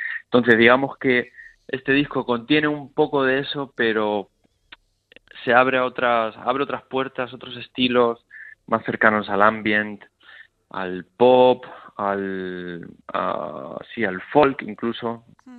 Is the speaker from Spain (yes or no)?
yes; Lanzarote, Canary Islands, Spain; now in Madrid, Spain; yo me crié en Lanzarote, pero mi familia son de la península y siempre he estado muy ligado a los dos sitios